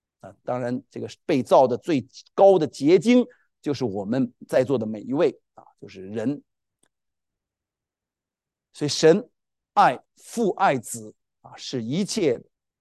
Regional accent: China; 我们中国人很爱儿女

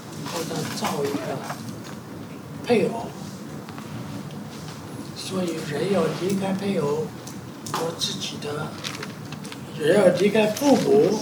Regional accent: China; 所以我们中国人对这个

